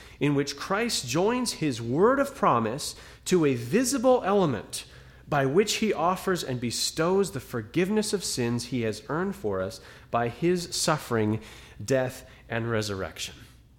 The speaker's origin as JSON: {"language": "English", "region": "California", "country": "United States", "tie": "born or raised there", "said": "I have friends who are experiencing the fires in Redding, California, very, very near to my hometown"}